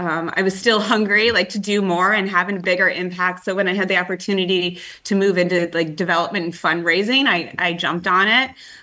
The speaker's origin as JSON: {"language": "English", "town": "Evanston", "region": "Illinois", "country": "United States", "tie": "born or raised there", "also_born_or_lived": "Schaumburg", "said": "Okay, well, I grew up in the Midwest, like so many of us. I grew up in Evanston in Illinois, like just a suburb of Chicago. And actually moved out to Schaumburg when I was 16."}